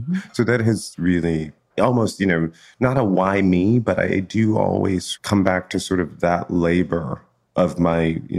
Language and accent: English; Chicago, Illinois, United States; one of the great things I think about growing up in Chicago at the time was that it was a big city with a lot of possibility